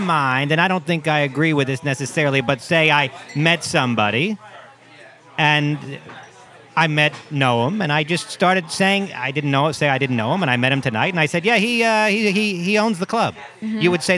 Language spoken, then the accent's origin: English; Stamford, Connecticut, United States; Wait a minute, I'm from Stamford, Connecticut.